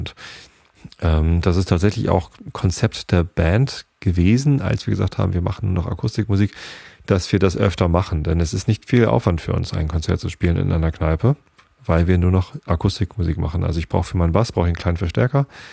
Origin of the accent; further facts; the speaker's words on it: Wilhelmsburg, Hamburg, Germany; Denn auch wir sind aus dem Elbtal, nämlich von der größten Binnenstrominsel Europas, mitten in der Elbe.